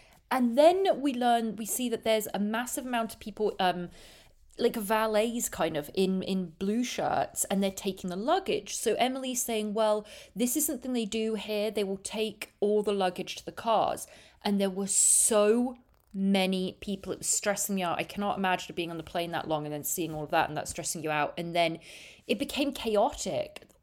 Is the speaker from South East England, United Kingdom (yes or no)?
yes; Reading, South East England, United Kingdom; even my hometown Reading